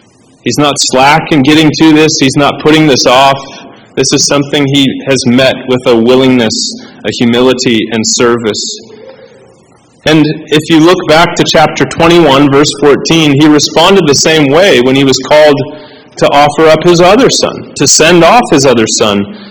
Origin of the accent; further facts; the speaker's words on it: Maine, United States; Well, I grew up in Maine, the land of two seasons, winter and mosquito.